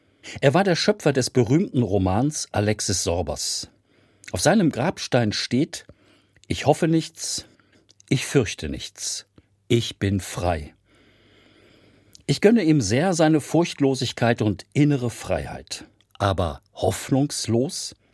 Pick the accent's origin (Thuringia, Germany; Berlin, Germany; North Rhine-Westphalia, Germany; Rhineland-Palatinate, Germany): North Rhine-Westphalia, Germany; Als Westfale